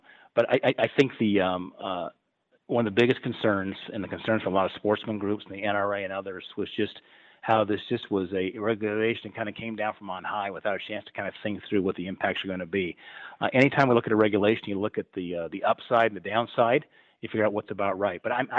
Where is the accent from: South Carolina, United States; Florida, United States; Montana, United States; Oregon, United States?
Montana, United States; Bozeman; Of course, that's in my hometown, going back to 1964. Went to kindergarten through college there, so it was good to hear from a fellow Bozemanite.